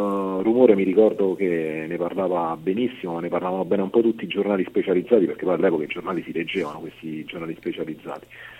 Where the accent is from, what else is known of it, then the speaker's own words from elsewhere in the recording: Campobasso, Molise, Italy; io sono di Campobasso, quindi l'avevo fatto sulla squadra della mia città